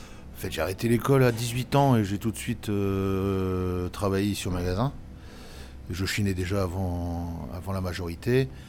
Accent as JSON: {"language": "French", "region": "Flanders", "country": "Belgium", "said": "en particulier dans la région, hein, de chez nous, à Poperinghe, Ypres, Courtrai, Bruges."}